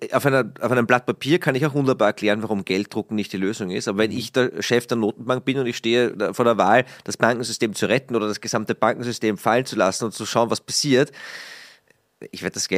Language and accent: German; Austria; selbst als Österreicher, 70% unserer Audience sitzt eh in Deutschland